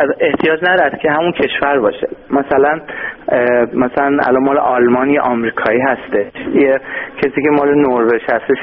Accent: Iran; منم خب ایرانی هستم و خب همه جام همه میدونن ایرانی هم، به همه گفتم و یه میشه گفت یه میکس شده از آذربایجان ایران

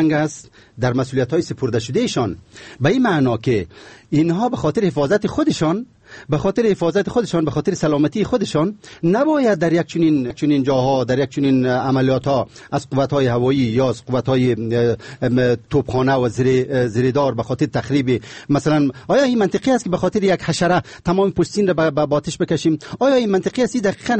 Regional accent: Afghanistan; اما میایم به عنوان یک افغان

